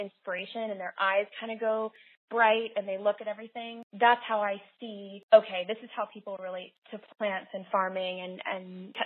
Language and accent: English; Ohio, United States; And I grew up in Northeast Ohio, and I remember all these times when sister and I would just step out in our backyard